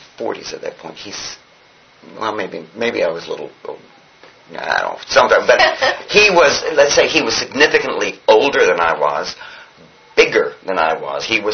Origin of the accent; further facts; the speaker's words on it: the South, United States; I can talk. I'm from the South.